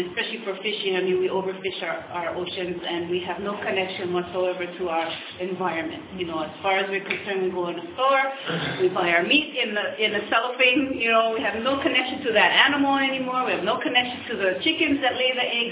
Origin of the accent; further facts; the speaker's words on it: Maui, Hawaii, United States; I come from the island of Maui, born and raised on Maui, actually.